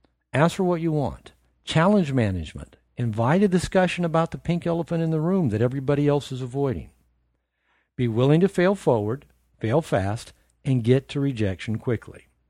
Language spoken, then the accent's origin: English; Seattle, Washington, United States; As I mentioned, I'm from the Seattle area.